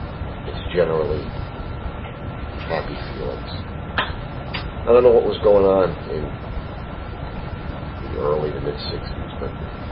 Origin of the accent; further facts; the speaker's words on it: New York City, New York, United States; I grew up in the Bronx, New York City. I don't know if you'd call it lower middle class or upper lower class. A very functional Jewish household.